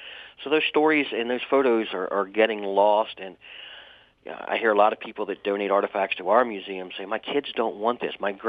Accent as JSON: {"language": "English", "town": "Harrington", "region": "Delaware", "country": "United States", "tie": "born or raised there", "said": "I grew up in Harrington, and literally the railroad tracks were just outside my back window."}